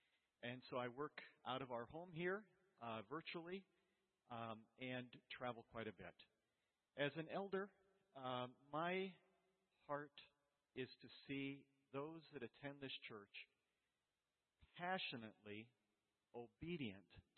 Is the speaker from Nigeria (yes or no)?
yes; Nigeria; born there; first language Yoruba; They were married there, and that's where I came. All right, so my first language was Yoruba.